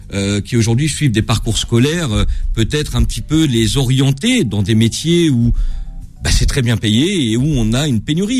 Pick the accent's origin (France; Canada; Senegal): France; Provins, Île-de-France; puisque je suis natif de Provins dans le 77.